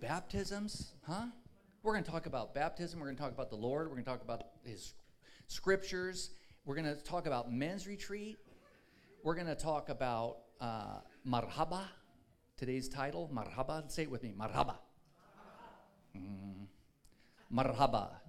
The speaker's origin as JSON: {"language": "English", "town": "Oakland", "region": "California", "country": "United States", "tie": "born or raised there", "said": "So I grew up in Oakland in concrete, and I never dealt with gophers. I dealt with all the other things, you know, growing up in East Oakland in the 70s."}